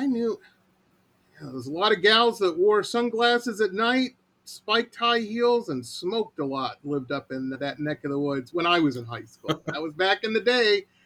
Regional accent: New Baltimore, Michigan, United States; I grew up in New Baltimore, technically, before I moved down to the city, which for those who don't know, if you want to look it up on a map, it's just past Mount Clemens and all that shit.

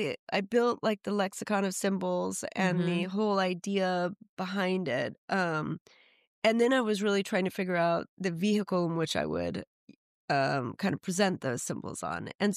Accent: Texas, United States; No, I guess I'm from Texas, so I'm just friendly.

